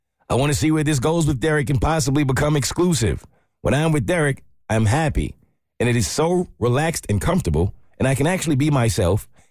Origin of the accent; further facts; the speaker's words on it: Maine, United States; not my real name, and I am from Maine.